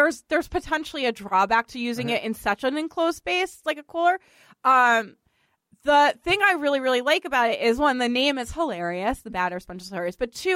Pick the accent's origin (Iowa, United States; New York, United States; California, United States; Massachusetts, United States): Massachusetts, United States; Boston; accent: Boston; And my Boston accent just came out.